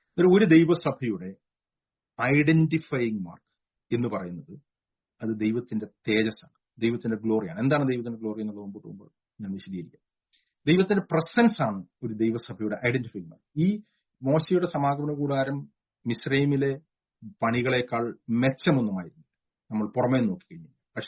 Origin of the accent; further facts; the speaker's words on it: Nilambur, Kerala, India; ഞാൻ ജനിച്ച സ്ഥലത്ത് ഞാൻ താമസിക്കുന്ന സ്ഥലത്ത് നിലമ്പൂർ കൊല്ലഞ്ചേരി എന്ന് പറഞ്ഞ സ്ഥലത്ത്